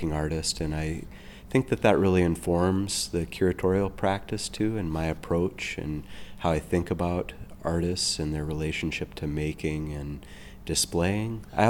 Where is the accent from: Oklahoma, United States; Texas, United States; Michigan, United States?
Michigan, United States; also born or lived in Bozeman, Montana; Yeah, I was born in Bozeman. When my parents got divorced, I ended up in the Upper Peninsula of Michigan. Grew up playing hockey right on the border of Canada.